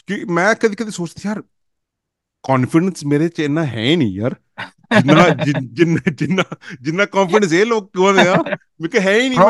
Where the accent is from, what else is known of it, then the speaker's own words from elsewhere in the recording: Jalandhar, Punjab, India; ਜਲੰਧਰ ਅੱਛਾ ਮੈਂ ਵੀ ਜਲੰਧਰ ਤੋਂ